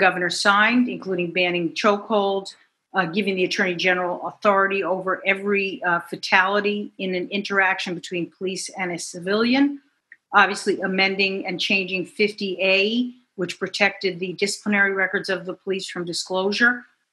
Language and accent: English; Westchester, New York, United States; In the old days, and I grew up in Westchester, Westchester was predominantly white and many were middle class.